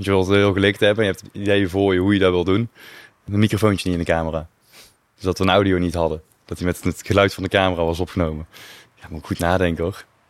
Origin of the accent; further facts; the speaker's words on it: Hilvarenbeek, North Brabant, Netherlands; Ja, en ik kom hier uit het dorp. Ik kom uit Hilvarenbeek.